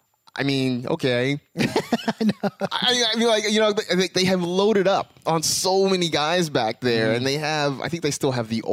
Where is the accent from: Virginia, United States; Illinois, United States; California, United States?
California, United States; You know, I'm from California. I've never had frostbite.